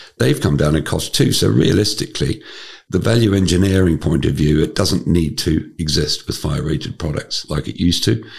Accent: New Zealand; now in United Kingdom; I come from New Zealand

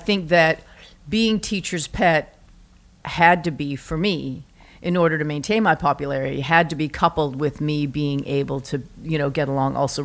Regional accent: Vancouver, British Columbia, Canada; now in New York, United States; I am born and raised in Vancouver.

